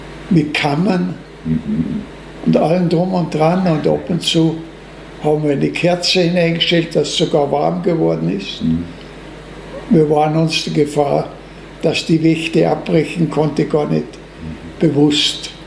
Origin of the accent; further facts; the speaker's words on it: Hütten, Salzburg, Austria; also born or lived in Dienten; Ja, ich wurde zwar in Dinten geboren, mein Vater übernahm aber schon 1929 die Leitung der Volksschule in Hütten